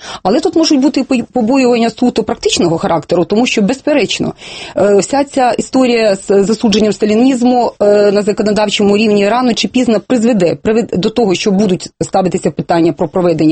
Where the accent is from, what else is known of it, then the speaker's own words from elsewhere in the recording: Eastern Ukraine, Ukraine; born there; Я східна, народилася на Східній Україні. І дід мій, прадід, всі жили в Києві.